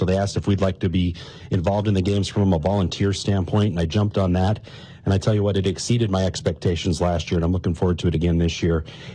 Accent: Wilsall, Montana, United States; Wilsaw, Montana. Oh yeah, so, sure. Yeah, north of Livingston.

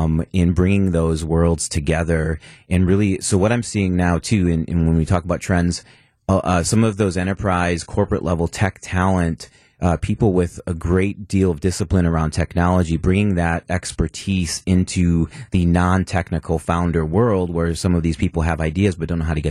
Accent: Milwaukee, Wisconsin, United States; born and raised in Milwaukee, MPS grad, super proud of all of that.

